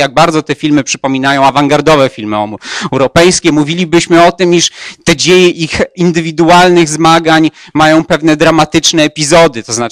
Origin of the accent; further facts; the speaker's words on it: Łódź, Łódź Voivodeship, Poland; ja jestem z Łodzi